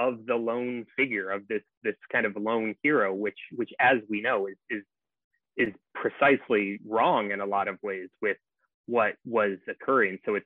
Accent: Illinois, United States; I am from the Midwest myself, actually, cornfields of central Illinois originally

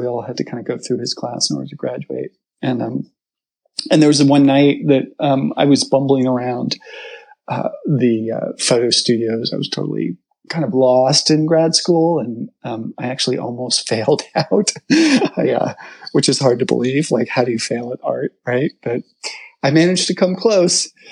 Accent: Connecticut, United States; also born or lived in New York; now in California, United States; no, I grew up in Connecticut.

